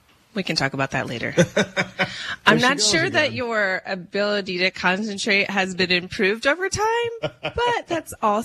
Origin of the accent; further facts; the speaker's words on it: Florida, United States; born there; I mean, I am actually born in Florida, so I could say that I'm from Florida.